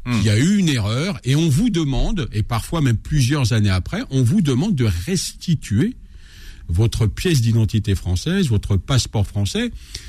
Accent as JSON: {"language": "French", "country": "France", "tie": "born there", "said": "je suis né à l'étranger, je suis né en France mais de parents étrangers"}